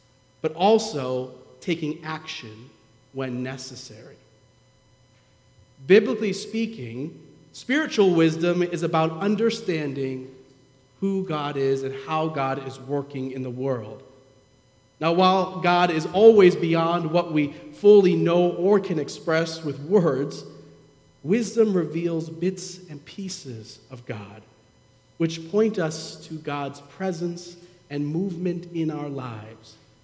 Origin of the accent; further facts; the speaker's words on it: Ohio, United States; We told him, we're from Ohio, and we were disappointed.